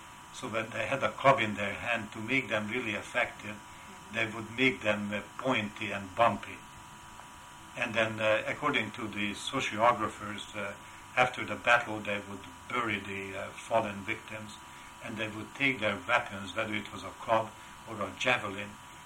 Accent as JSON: {"language": "English", "country": "Hungary", "accent": "Hungarian", "second_language": "English", "moved": "yes", "said": "I have lived here now 43 years now, but my roots are unmistakably Hungarian, as is my heavy accent after so many years."}